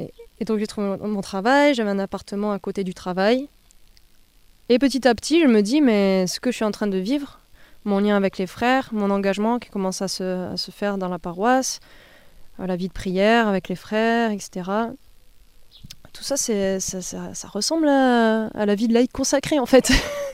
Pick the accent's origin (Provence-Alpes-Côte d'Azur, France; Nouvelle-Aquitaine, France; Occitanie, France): Occitanie, France; Tarbes; je suis native de Tarbes, comme je l'ai déjà dit. J'ai passé toute ma vie là.